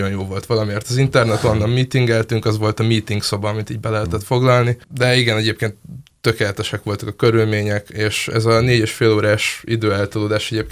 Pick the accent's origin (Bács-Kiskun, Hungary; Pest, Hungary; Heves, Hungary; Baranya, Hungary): Baranya, Hungary; Pécs; én pécsi vagyok, Pécsre elutazva gyakran nehézkes az internet elérésem a vonaton.